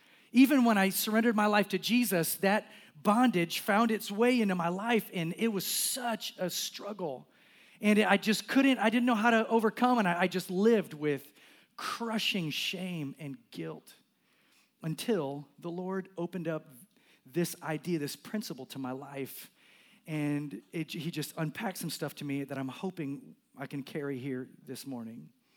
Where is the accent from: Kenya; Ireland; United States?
Kenya; born there; I was born in Africa. I was born in Kenya, a missionary kid.